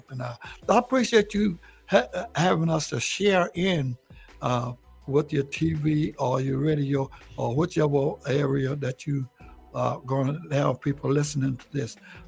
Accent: Georgia, United States; now in North Carolina, United States; well, I'm from Georgia. That's where I was born, right out of Atlanta, Georgia.

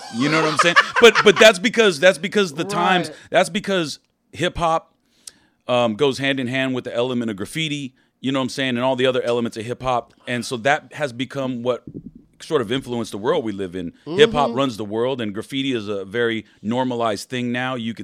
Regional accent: Whittier, California, United States; I grew up in Whittier, you know, during the house party days.

